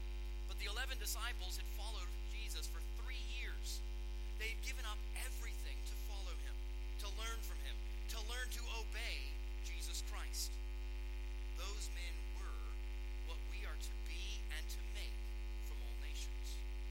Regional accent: United States; because I'm an American and I didn't think there was anything wrong with that.

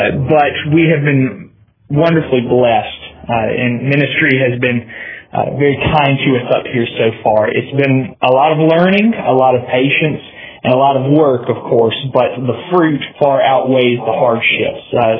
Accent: Grand Bay, Alabama, United States; So it's always a pleasure to come down there and preach the word to the saints in Grand Bay in my hometown.

